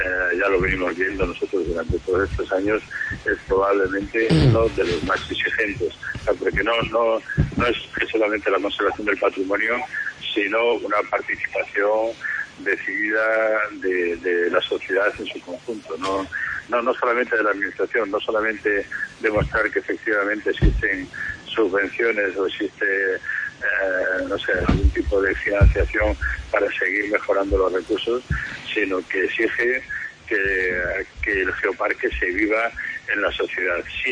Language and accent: Spanish; Extremadura, Spain; como los extremeños estamos tan acostumbrados a la lista del patrimonio mundial